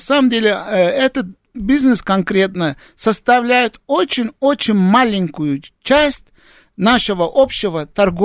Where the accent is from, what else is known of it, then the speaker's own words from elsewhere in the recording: Turkey; Ну, нет, я родом из Турции, я там родился.